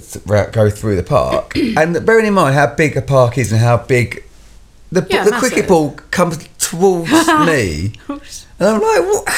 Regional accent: East of England, United Kingdom; I'm from Essex.

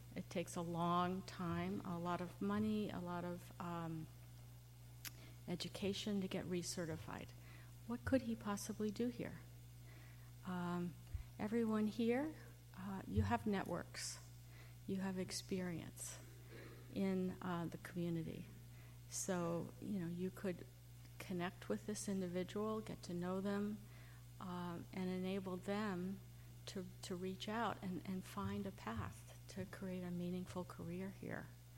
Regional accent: United States; born there; I'm totally atypical, being American-born white woman.

